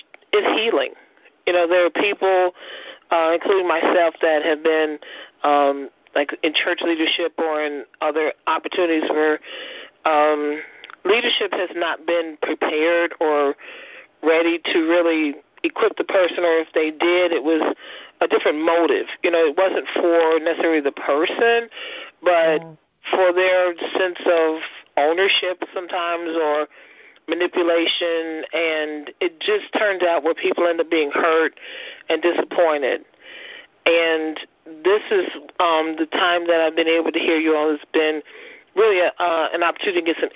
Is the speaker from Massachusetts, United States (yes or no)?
no; Kentucky, United States; also born or lived in New Jersey; I'm just transitioned from New Jersey back to Kentucky, back home, and coming back into the home church